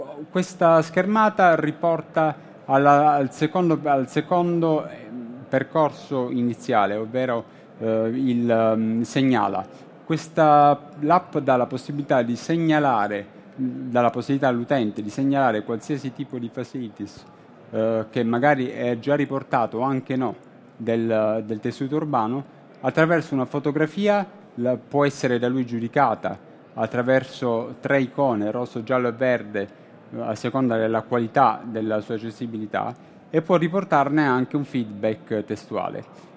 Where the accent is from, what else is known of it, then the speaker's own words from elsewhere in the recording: Bari, Apulia, Italy; io sono di Bari